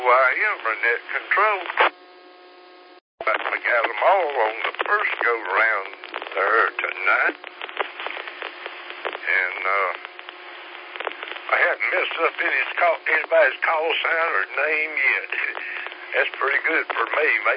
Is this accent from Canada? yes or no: no; Greer, South Carolina, United States; and they from Greer. And Greer is my hometown.